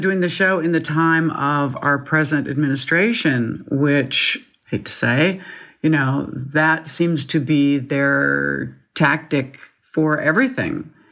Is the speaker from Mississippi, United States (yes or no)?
no; Seattle, Washington, United States; It certainly was not taught, or I grew up in Seattle, Washington, was not taught in the schools.